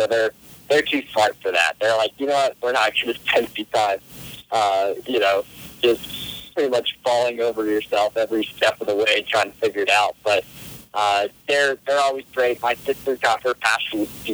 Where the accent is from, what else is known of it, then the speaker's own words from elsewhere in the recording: Hawaii, United States; Being that I grew up in Maui, obviously always went to the beach and was surfing and windsurfing and things like that.